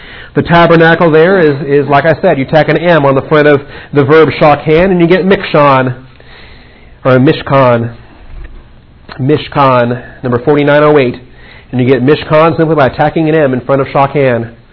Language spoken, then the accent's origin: English; Texas, United States; And so I said, shoot, sign me up. I'm a Texan.